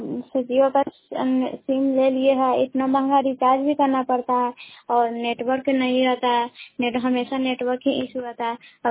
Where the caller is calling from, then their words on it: Shahbazpur, India; शाहबाजपुर पंचायत के शाहबाजपुर गांव से बोल रही हूँ।